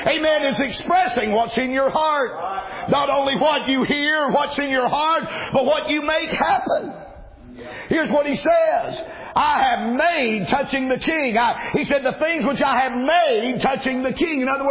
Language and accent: English; the South, United States; I'm from the South, the sophisticated singing, you know, classical stuff